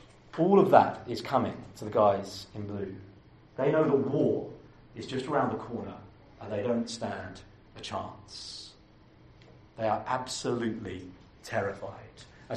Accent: Kemsing, South East England, United Kingdom; I'm from Kemsing, a little village just north of Sevenoaks

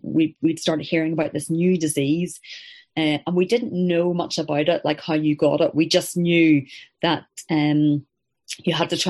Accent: Northern Ireland, United Kingdom; so I grew up in Northern Ireland, very sort of happy, settled environment, very comfortable.

